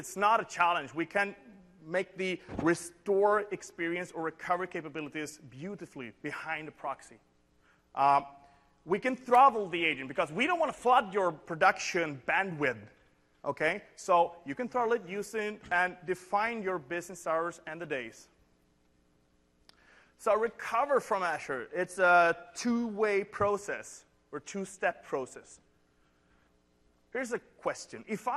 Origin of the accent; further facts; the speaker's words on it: Sweden; English is a second language; And since I'm from Sweden, I'll put that in north of Europe.